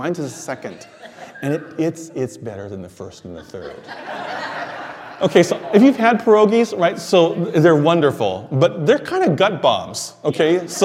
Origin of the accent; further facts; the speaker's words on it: Honolulu, Hawaii, United States; also born or lived in Seattle; So my background is Japanese. I'm from Seattle and Honolulu. I was born in Honolulu.